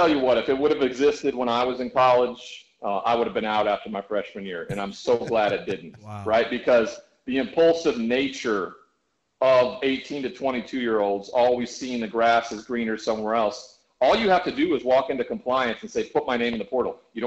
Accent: Great Falls, Montana, United States; born there; telling you the story from the moment I was born in Great Falls, Montana to where I'm at right now.

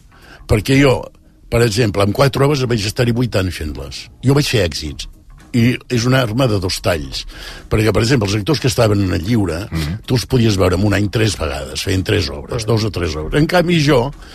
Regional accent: Girona, Catalonia, Spain; Bueno, sóc de Girona, pensa això, eh.

